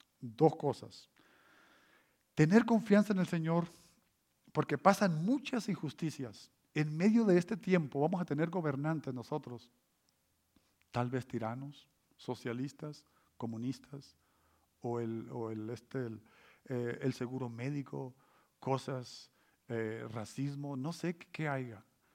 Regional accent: Mexico; la gente en mi país, lo voy a decir, en mi México

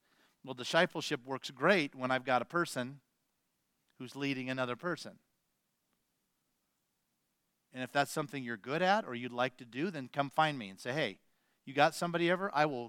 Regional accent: Des Moines, Iowa, United States; My mom, I grew up in the Wesleyan Church back in Des Moines, Iowa.

